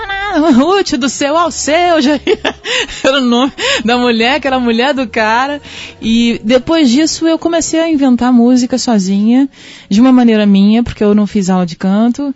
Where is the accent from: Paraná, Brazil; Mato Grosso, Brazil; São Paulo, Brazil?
Mato Grosso, Brazil; Alto Garças; eu sou mato-grossense, de uma cidade muito pequena chamada Alto Garças.